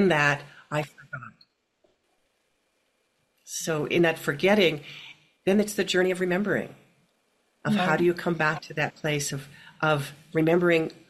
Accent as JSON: {"language": "English", "town": "Philadelphia", "region": "Pennsylvania", "country": "United States", "tie": "born or raised there", "said": "I remember we lived on the East Coast. I grew up in Philadelphia."}